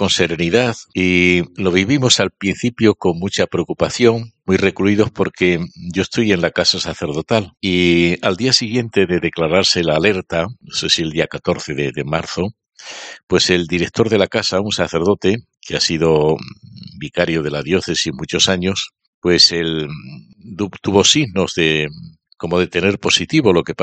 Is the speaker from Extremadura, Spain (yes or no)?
yes; Extremadura, Spain; resido en Plasencia. Plasencia es, digamos, como mi patria chica, ¿no? Porque aunque yo soy de un pueblo que está a 7 kilómetros de Plasencia, pero Plasencia es la ciudad pues en que viví mi tiempo de seminario, en que mis padres se fueron a Plasencia después, ya cuando yo tenía 14 o 15 años